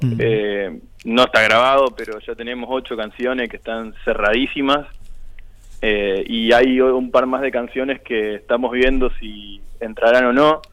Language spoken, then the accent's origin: Spanish; Argentina; somos los argentinos.